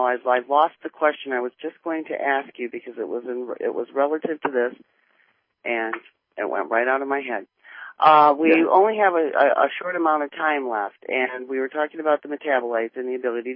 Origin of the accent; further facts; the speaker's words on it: Michigan, United States; You were the first to tell me about it, even though I'm from Michigan.